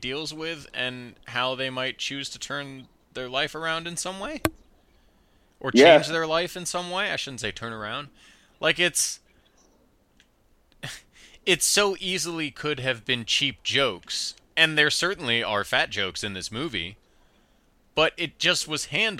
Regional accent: Chicago, Illinois, United States; We're seamlessly moving from Brittany Runs a Marathon to your trip to my hometown to see music.

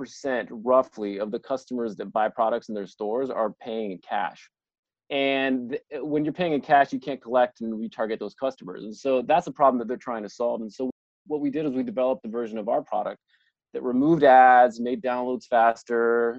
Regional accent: United States; being American and spending most of your time in the U.S.

